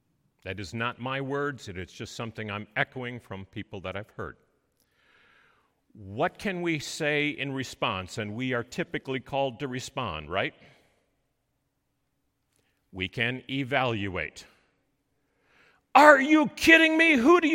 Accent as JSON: {"language": "English", "town": "Grand Haven", "region": "Michigan", "country": "United States", "said": "After all, We're from Grand Haven, which is very close to Lake Wobegon, and all the children are above average."}